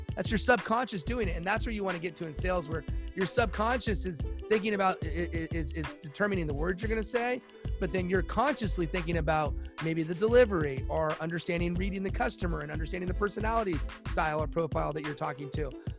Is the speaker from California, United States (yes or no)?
yes; Los Angeles, California, United States; I'm a UCLA fan. I grew up in Los Angeles. I love UCLA.